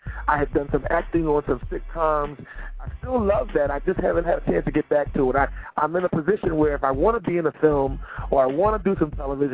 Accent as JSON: {"language": "English", "town": "Philadelphia", "region": "Pennsylvania", "country": "United States", "tie": "born or raised there", "said": "You know, actually, first of all, my time in Philadelphia was wonderful."}